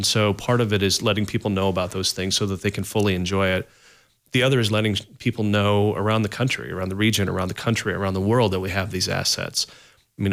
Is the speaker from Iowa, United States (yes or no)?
yes; Des Moines, Iowa, United States; now in Iowa City, United States; I'm from Des Moines originally, came here for school and never left because, you know, I fell in love with the community.